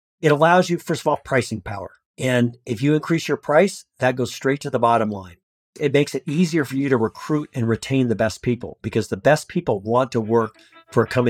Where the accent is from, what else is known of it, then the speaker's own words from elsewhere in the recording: Colorado, United States; I grew up in a really rural part of Colorado. The closest town to me had a population of 350